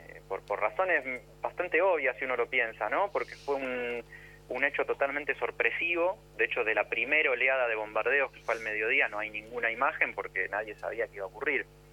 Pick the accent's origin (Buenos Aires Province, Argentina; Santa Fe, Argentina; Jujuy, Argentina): Santa Fe, Argentina; Rosario; moved away as an adult; also born or lived in Salta / Entre Ríos; now in Buenos Aires, Argentina; Yo me crié en el interior del país, nací en Salta, crecí en Rosario y en Entre Ríos, y en esos lugares nunca había escuchado hablar del bombardeo a Plaza de Mayo. Me enteré cuando vine a vivir a Buenos Aires a los 20, 21 años.